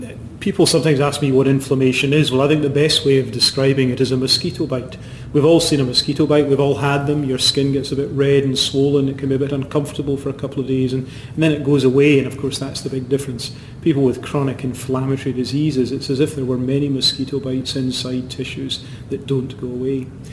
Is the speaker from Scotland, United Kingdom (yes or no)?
yes; Scotland, United Kingdom; I'm very Scottish, you know, and in Scotland, because it rains a bit